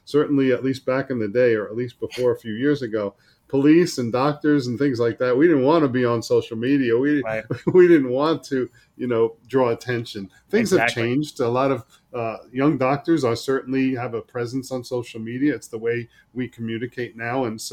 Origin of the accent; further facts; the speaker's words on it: Long Beach, New York, United States; now in Milwaukee, United States; I grew up in Long Beach and live in Great Neck, New York, except for now in Milwaukee. That's my temporary location right now.